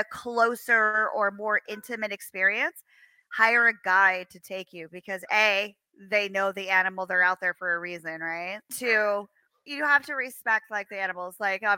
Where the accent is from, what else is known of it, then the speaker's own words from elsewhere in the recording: Pennsylvania, United States; I grew up in Pennsylvania. You know, the Appalachian Trail was like my backyard.